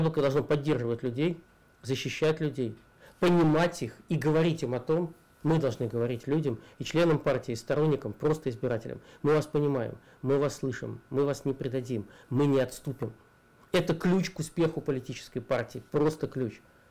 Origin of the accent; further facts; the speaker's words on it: Moscow, Russia; Я из Москвы, скоро поступаю на политолога